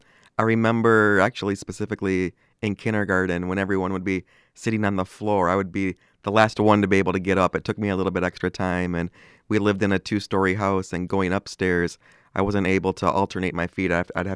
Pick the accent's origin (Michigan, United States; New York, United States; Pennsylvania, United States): Michigan, United States; Traverse City; especially growing up in Traverse City where the winters are long times and quite harsh at times.